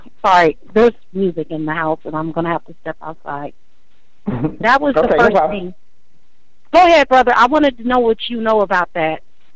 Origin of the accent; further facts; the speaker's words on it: Omaha, Nebraska, United States; I'm from Omaha, Nebraska, and I remember the Franklin Credit Union scandal.